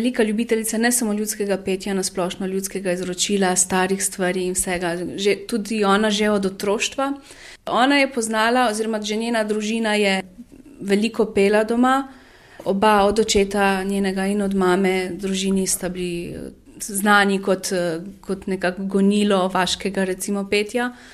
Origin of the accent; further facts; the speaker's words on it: Trebnje, Southeast Slovenia, Slovenia; Vse prihajamo iz Trebnjega oziroma okolice, smo se pa pač skozi leta nekako razkropile po celi Sloveniji, še vedno se pa vračamo v Trebnje